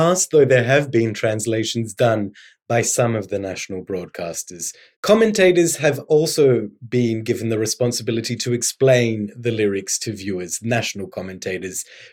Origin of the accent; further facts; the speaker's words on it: Perth, Western Australia, Australia; I was growing up in Perth, dreaming about traveling to faraway lands. I was really interested in languages. I spoke Croatian and English at home, studied Italian.